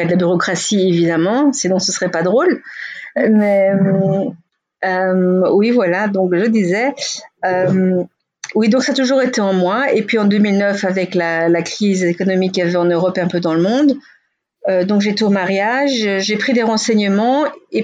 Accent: Belgium; now in Israel; Bon, moi, je suis née en Belgique. J'ai grandi toujours en Belgique. Et j'ai toujours aimé la Belgique. Je ne suis pas partie parce que j'aime pas ce pays. En fait, je suis née de père belge et de mère israélienne qui avait quitté Israël pour aller épouser mon père et vivre là-bas.

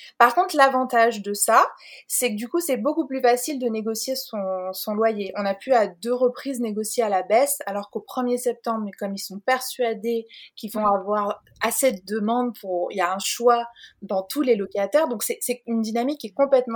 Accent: Auvergne-Rhône-Alpes, France; on vient de Rhône-Alpes, ce qui est quand même pas une région extrêmement chaude, mais c'est pas très froid non plus.

